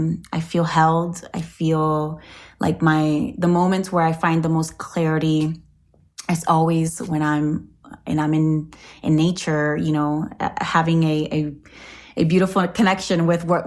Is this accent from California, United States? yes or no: no; Orlando, Florida, United States; back in my home, which where I grew up in Orlando, Florida.